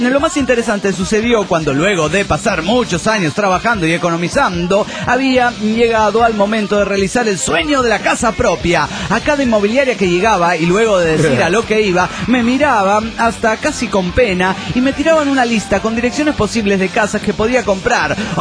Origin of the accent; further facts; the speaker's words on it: Panama; de Panamá.